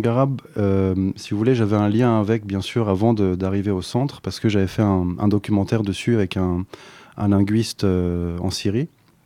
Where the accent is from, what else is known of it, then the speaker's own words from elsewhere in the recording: France; born there; also born or lived in Lebanon; je suis fils d'immigrés libanais, né dans l'exil. Je suis né en France et je suis né belge en France. J'ai vécu aussi un peu au Liban.